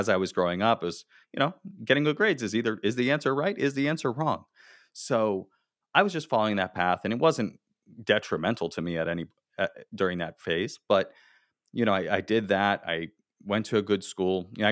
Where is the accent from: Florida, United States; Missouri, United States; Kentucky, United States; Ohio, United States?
Florida, United States; I grew up in Florida, where you live. You know, I grew up in South Florida.